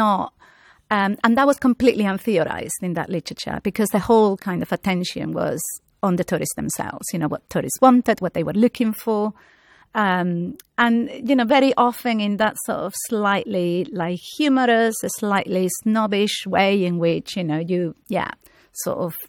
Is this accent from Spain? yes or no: yes; Canary Islands, Spain; English is a second language; But I guess because I come from the Canary Islands, so I never really occupy primarily the role of the tourist